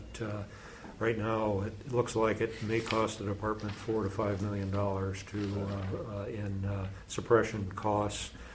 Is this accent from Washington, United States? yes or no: yes; Moses Lake, Washington, United States; I'm from Moses Lake, served on the commission for quite a while